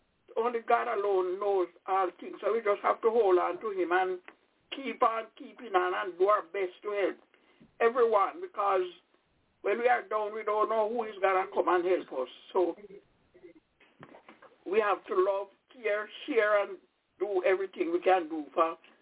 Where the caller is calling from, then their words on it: Albany, New York, United States; I'm calling from Albany in New York.